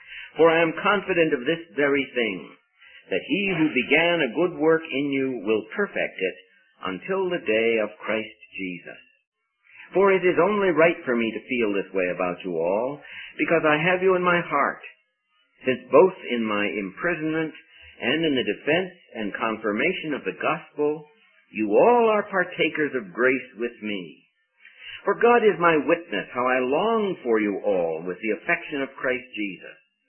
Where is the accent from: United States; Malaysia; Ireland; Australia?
United States; Seattle, Washington; My wife and I grew up in Seattle, Washington.